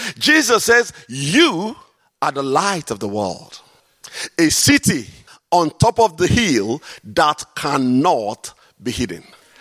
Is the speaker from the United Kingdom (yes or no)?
no; Nigeria; That's the problem with being a Nigerian. We got this short fuse.